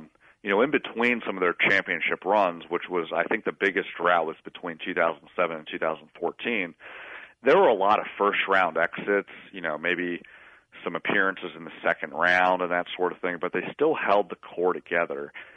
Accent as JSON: {"language": "English", "region": "East Coast", "country": "United States", "tie": "born or raised there", "lives_now": "Bay Area, United States", "said": "Yeah, well, so my dad lives in Pennsylvania. I grew up out on the East Coast, so I got him some gifts."}